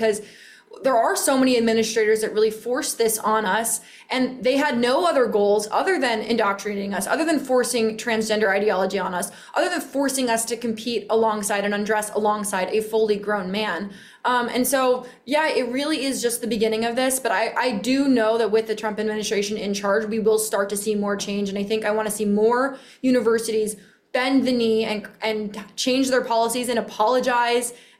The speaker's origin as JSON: {"language": "English", "town": "New York City", "region": "New York", "country": "United States", "said": "I'm from New York City, so I like a good bacon, egg, and cheese."}